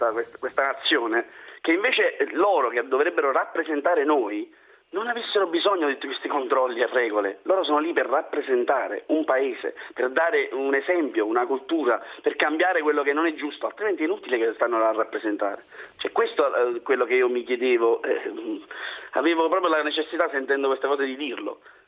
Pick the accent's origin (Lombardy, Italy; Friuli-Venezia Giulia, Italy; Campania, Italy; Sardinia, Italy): Campania, Italy; Naples; Io sono napoletano. Da napoletano che vive il territorio